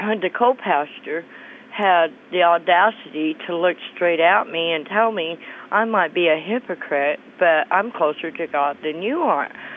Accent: Missouri, United States; when I was growing up, I grew up in Missouri, and I was always taught that when you lay with someone, you're married with them

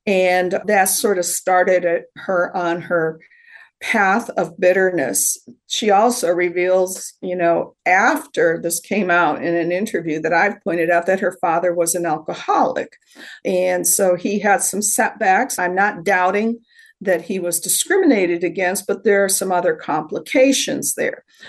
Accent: the North, United States; I grew up in the North, and, you know, it was the bad Southerners who had slaves

